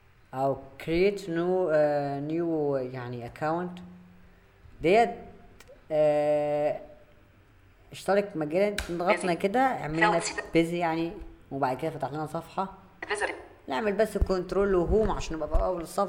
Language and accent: Arabic; Egypt; طب هو ازاي عارف ان انا مصري؟ ايه شايف اللغة بتاعتي بتكلم عام كده فقال لك ان انا مصري؟ لا طبعا، شايف ان الاي بي بتاعتي من مصر،